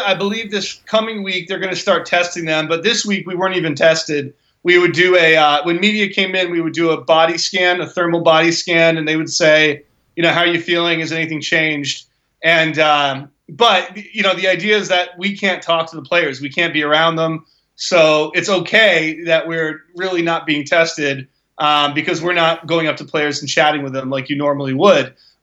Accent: Northern US, United States; now in South Carolina, United States; And I live here, so I think I can say that, even though I'm from the North

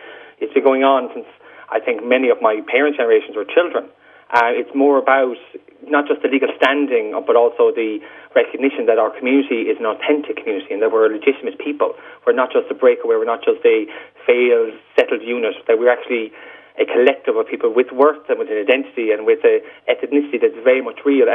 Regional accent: Ireland; we have always seen ourselves as Irish. We have always said we are Irish travellers.

